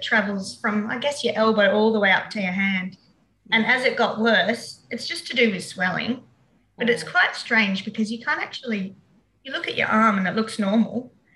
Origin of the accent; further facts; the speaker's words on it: Perth, Western Australia, Australia; now in Darwin, Australia; I've lived in Darwin for about 15 years, but I'm originally from Perth, West Australia.